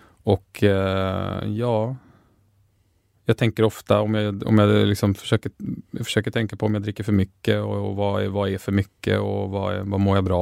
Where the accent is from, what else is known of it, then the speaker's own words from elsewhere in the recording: Lund, Skåne, Sweden; also born or lived in Södertälje; Jag flyttade från Södertälje när jag var 4 till Lund, och ja, det var en perfekt stor småstad, eller liten storstad med närhet till kontinenten och Malmö och sådär.